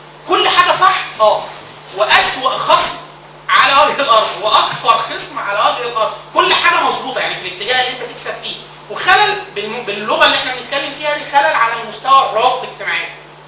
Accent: Upper Egypt, Egypt; انا من الصعيد اصلا

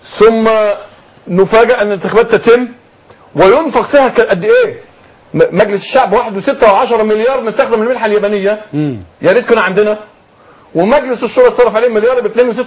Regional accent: Egypt; اكبر ظلم ديكتاتورية الديمقراطية التي يتبعونها عندنا في مصر الان.

